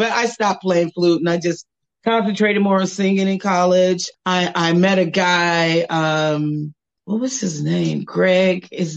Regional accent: Gary, Indiana, United States; who were from Gary, Indiana, my hometown as well.

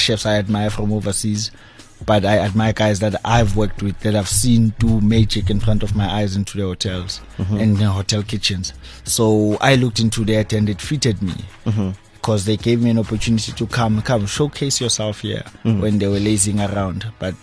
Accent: Tembisa, Gauteng, South Africa; I'm from Tembisa. Born, raised, still residing in Tembisa. I'm a second of four. Growing up in Tembisa, family was sort of well off.

